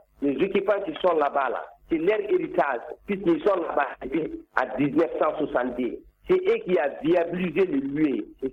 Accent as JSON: {"language": "French", "region": "Mopti", "country": "Mali", "said": "il y a des responsables qui sont chez nous à Mopti."}